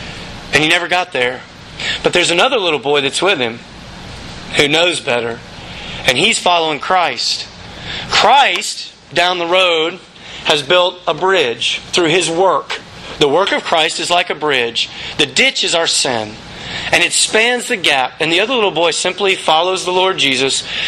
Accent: Louisiana, United States; Growing up in Louisiana, there was water everywhere.

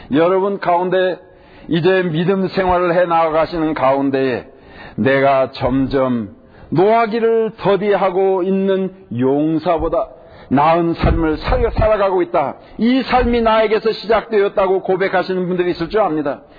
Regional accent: South Korea; moved away as an adult; now in United States; 저는 아직 그 한국 사람입니다. 저기 미국에 와서 살고 있고 여기에 이제 적을 두고는 있지만, 그러나 우리나라 하면 그래도 한국이 우리나라로 아직도 여겨집니다.

